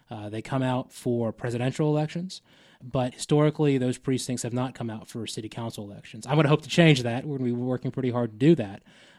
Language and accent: English; Asheville, North Carolina, United States; Sure. You know, I grew up in Asheville. We lived here in the mid-80s.